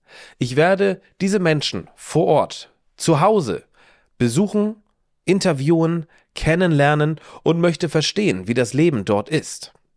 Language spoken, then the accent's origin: German; Schleswig-Holstein, Germany; weil ich möchte meiner Heimat Schleswig-Holstein nicht den Rücken kehren